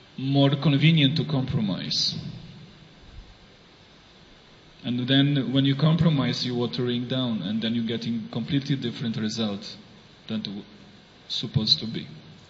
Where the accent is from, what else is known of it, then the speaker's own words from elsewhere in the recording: Vrindavan, Uttar Pradesh, India; And as I said, I'm from Vrindavan, therefore I'm coming back to Vrindavan.